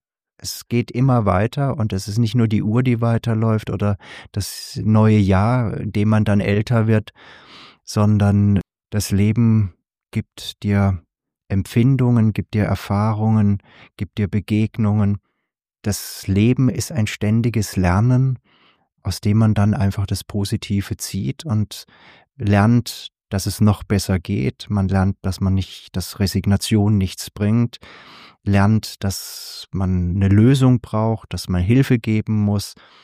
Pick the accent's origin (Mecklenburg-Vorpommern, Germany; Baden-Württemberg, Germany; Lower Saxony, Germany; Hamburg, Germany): Baden-Württemberg, Germany; ich bin im Schwarzwald groß geworden